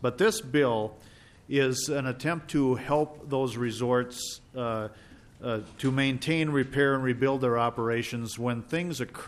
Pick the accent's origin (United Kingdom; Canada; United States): United States; Minnesota; I grew up in the Lakes Country in Otter Tail County up near Phelps Mill. And on a small dairy farm, I was within 13 lakes, so within 5 miles of my home.